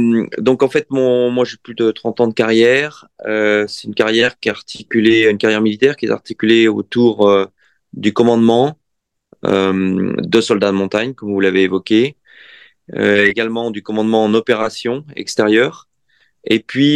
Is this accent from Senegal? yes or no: no; Auvergne-Rhône-Alpes, France; Je suis originaire du département de l'Ain et j'ai toujours eu le regard tourné vers les Alpes depuis ma maison.